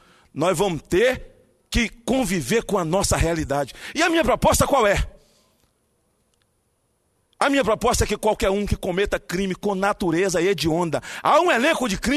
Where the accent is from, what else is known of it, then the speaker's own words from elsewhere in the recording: Espírito Santo, Brazil; Lá no meu estado do Espírito Santo, o segundo estado mais violento da federação